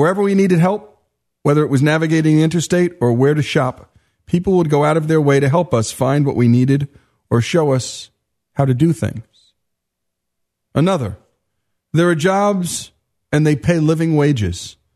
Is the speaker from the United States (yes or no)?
no; Nigeria; moved away as an adult; I grew up in Nigeria and didn't migrate till I was in my late 20s.